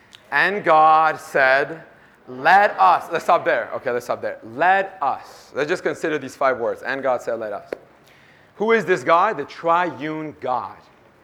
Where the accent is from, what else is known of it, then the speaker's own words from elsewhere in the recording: Anaheim, California, United States; I am from California. I grew up in Anaheim. So I grew up going to a lot of SSTs